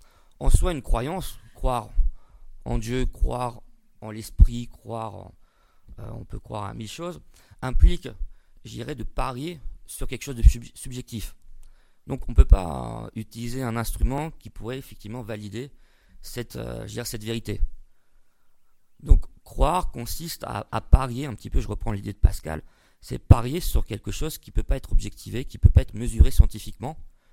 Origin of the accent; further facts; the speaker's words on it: France; Ça tombe bien, on est français.